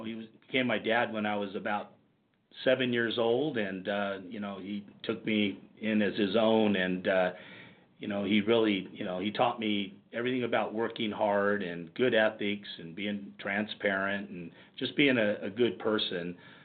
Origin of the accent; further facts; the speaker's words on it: Lake Tahoe, United States; Well, I grew up in Lake Tahoe. And I was raised by a stepfather.